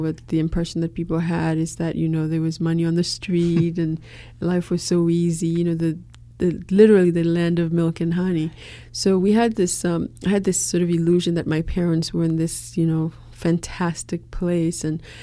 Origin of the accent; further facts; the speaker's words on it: Port-au-Prince, Ouest, Haiti; Well, I was born in Port-au-Prince around 1969, and this was still the dictatorship